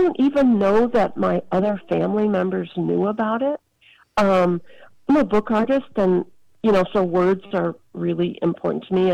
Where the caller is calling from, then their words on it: Tucson, Arizona, United States; I'm calling from Tucson, Arizona.